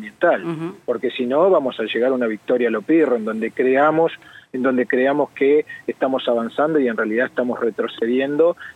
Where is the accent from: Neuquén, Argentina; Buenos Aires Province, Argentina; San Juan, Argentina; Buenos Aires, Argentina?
Neuquén, Argentina; nosotros somos neuquinos, somos petroleros, somos gasíferos, somos productivistas, somos industrialistas.